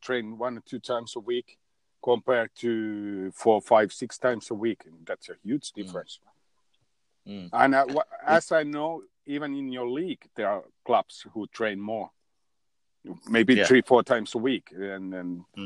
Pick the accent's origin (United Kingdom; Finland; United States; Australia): Finland; I'm also from Finland